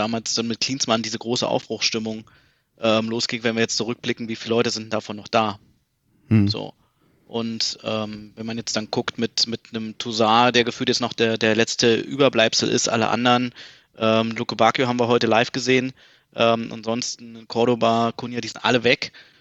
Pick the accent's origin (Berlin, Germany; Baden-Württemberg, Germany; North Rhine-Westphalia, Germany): Berlin, Germany; Bin gebürtiger Berliner, Friedrichshain geboren, aber irgendwie schon ab meinem ersten Lebensjahr eigentlich dann nach Berliner Klinike gezogen, also Südosten Berlins und ja, jetzt noch 30, einen Monat habe ich noch und ja, tatsächlich bin ich jetzt seit 2016 in München